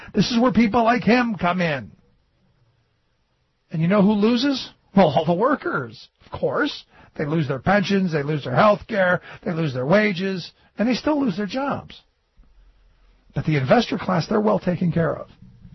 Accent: Cleveland, Ohio, United States; where I grew up in Cleveland, American Greetings was in the town that I lived in.

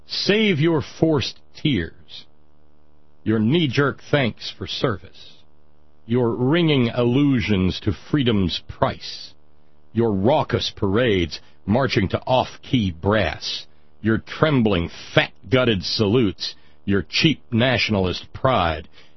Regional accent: Chicago, Illinois, United States; now in Los Angeles, United States; I sent him the money I would have spent on me from me in L.A. and from where he is in my hometown of Chicago.

